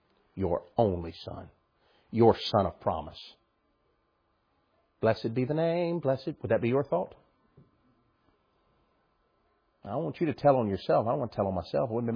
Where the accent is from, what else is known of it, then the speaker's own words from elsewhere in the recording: United States; I'm an American, and of all the freedoms and experiences I get